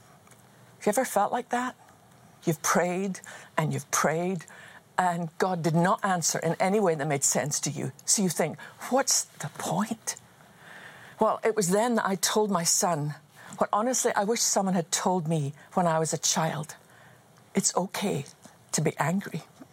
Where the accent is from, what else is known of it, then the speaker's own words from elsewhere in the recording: Scotland, United Kingdom; the stories I've known since I was just a wee girl growing up in Scotland.